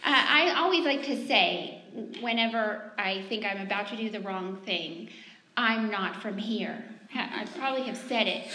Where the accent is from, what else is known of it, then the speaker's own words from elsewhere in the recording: Mali; So I grew up in Mali, West Africa